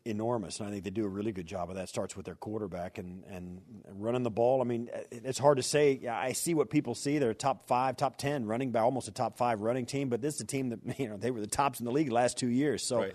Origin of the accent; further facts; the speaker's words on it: Kansas, United States; yeah, I grew up in Kansas, and when I grew up, there was not an ice rink in the state.